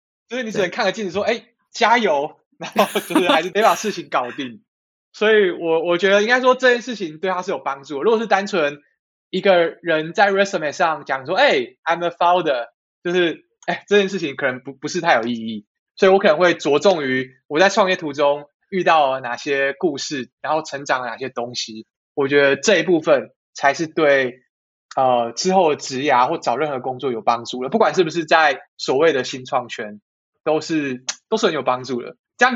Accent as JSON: {"language": "Chinese", "region": "Kaohsiung", "country": "Taiwan", "tie": "born or raised there", "also_born_or_lived": "Taipei", "lives_now": "United Kingdom", "said": "因为我小时候是在高雄长大的，我的冬天基本上是不下雨的，所以其实我刚到台北那几年"}